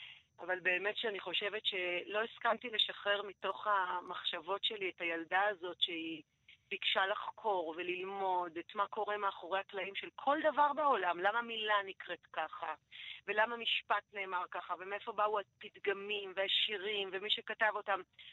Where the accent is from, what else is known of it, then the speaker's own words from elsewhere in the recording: Herzliya, Tel Aviv District, Israel; חזרתי בתשובה, גדלתי בהרצליה.